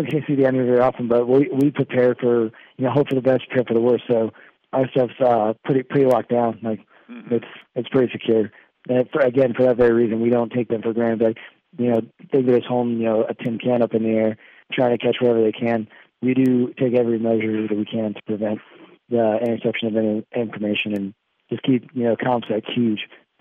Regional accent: Omaha, Nebraska, United States; Born and raised in Omaha, Nebraska. I lived there until I graduated from high school, and then went to Chicago for 2 years.

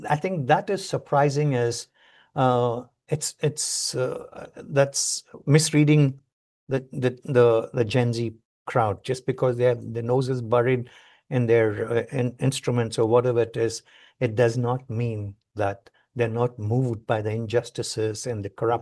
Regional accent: Tamil Nadu, India; where I grew up in Tamil Nadu, as a North Indian living in South India

